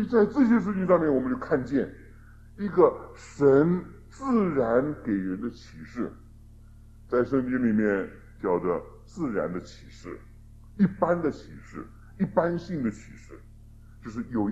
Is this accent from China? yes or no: yes; China; 所以我一想，我们中国人思想就实在是跟我们的文化跟我们的民俗很有关系。